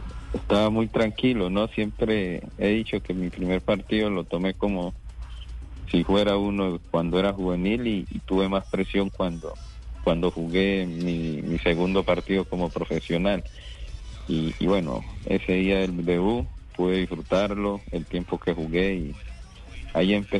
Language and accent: Spanish; Villarrica, Cauca, Colombia; vivía en Villarrica con mi madre y la concentración quedaba al norte de Cali. Y me despedí de mi mamá en mi pueblo